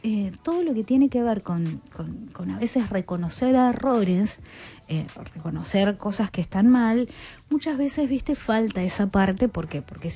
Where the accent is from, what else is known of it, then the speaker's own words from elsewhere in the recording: Bahía Blanca, Buenos Aires Province, Argentina; Yo soy de Bahía Blanca.